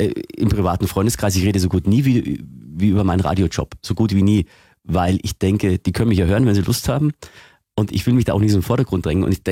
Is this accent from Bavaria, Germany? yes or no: yes; Bavaria, Germany; bei uns war das mal noch früher, wo ich herkomme aus Niederbayern